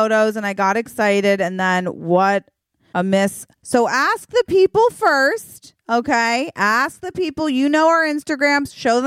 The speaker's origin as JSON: {"language": "English", "region": "Virginia", "country": "United States", "accent": "Virginia", "said": "I think that's my Virginia accent."}